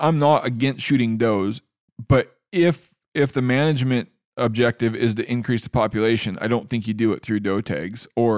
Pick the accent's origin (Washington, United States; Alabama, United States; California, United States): Washington, United States; I drew a mountain goat tag in my home state of Washington.